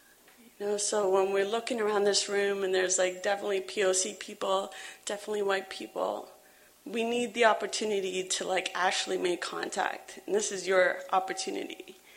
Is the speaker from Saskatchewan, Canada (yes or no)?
no; Toronto, Ontario, Canada; now in Halifax, Canada; I'm a Ojibwe, Soto Ojibwe from Manitoba. I was born and raised in Toronto.